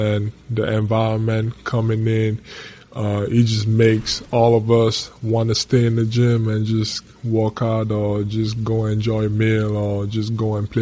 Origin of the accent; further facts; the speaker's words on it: Cameroon; now in United States; Obviously, like you said, growing up in Cameroon, you know, I've always thought that the U.S. was just amazing, and like it was just a dream, and I thought it was heaven. And then coming here a couple of years ago